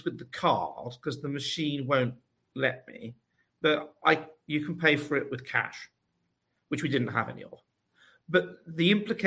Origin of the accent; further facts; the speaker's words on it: United Kingdom; being British and so forth